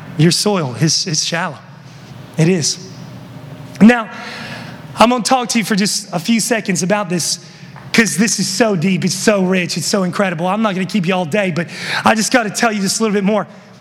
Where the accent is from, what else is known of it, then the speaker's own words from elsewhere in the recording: West Virginia, United States; My grandpa, growing up, I'm from West Virginia, and he had a garden always growing up, a big garden, massive.